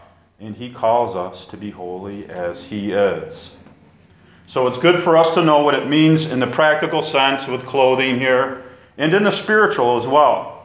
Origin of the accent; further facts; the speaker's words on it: New York, United States; There was one in my hometown near it, in Vestal, where a bear just climbed up a tree near a busy road and went to sleep.